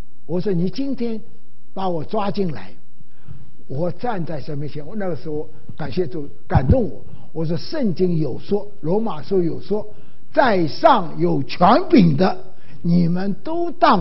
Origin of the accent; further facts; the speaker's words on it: Wenzhou, Zhejiang, China; 我本人是出生在温州啊，我是浙江温州，所以我是说，老实说，我是温州人。温州话你们听不懂的啊